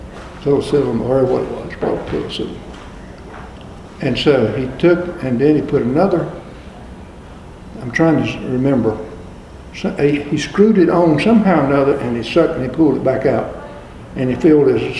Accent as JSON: {"language": "English", "region": "North Carolina", "country": "United States", "tie": "born or raised there", "said": "Between Bailey and Spring Hope, Stanhope, Place Chapel."}